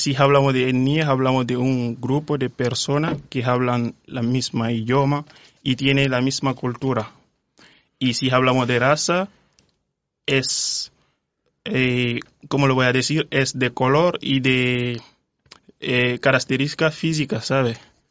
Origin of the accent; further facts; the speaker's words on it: Guinea; now in Seville, Spain; soy de Guinea Conakry. Tengo 24 años y hace 3 años que vivo en Sevilla